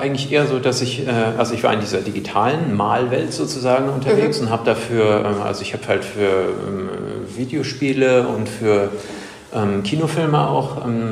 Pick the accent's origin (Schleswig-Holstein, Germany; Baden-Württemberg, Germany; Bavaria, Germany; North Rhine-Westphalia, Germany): North Rhine-Westphalia, Germany; Cologne; im Prinzip bin ich auch auf dem Land groß geworden. Also das, am äußersten Randbezirk praktisch im Kölner Norden. Ein Dorf mit 5000 Einwohnern, also da bin ich halt groß geworden